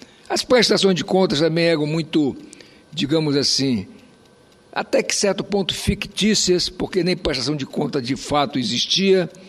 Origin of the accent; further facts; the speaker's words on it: Roraima, Brazil; nós temos lá no meu estado mesmo, o município de Caiacaraí, que é maior do que alguns estados.